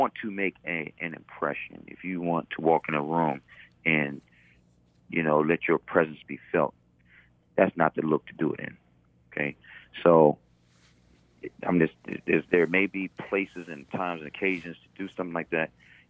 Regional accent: Washington, District of Columbia, United States; I grew up in Northwest Washington, D.C.

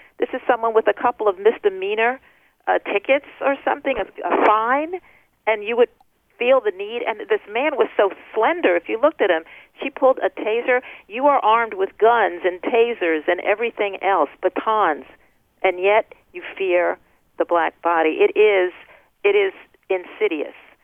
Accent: Baltimore, Maryland, United States; I grew up in West Baltimore, a community that was underprotected and over-policed.

